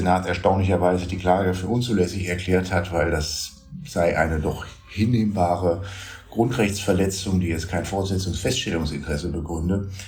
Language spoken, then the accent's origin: German; Berlin, Germany; jetzt muss ich mal wieder kurz den Berliner raushängen lassen, der mir als Berliner eher ein bisschen sehr fremd ist.